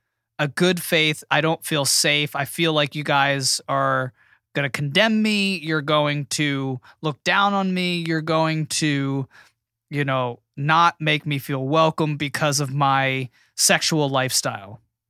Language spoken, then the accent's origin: English; United States; I don't have to because I'm an American right. man.